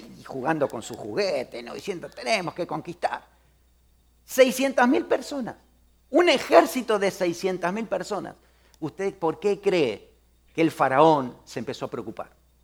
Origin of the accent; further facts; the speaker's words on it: Pehuajó, Buenos Aires Province, Argentina; En mi tierra, en Pehuajó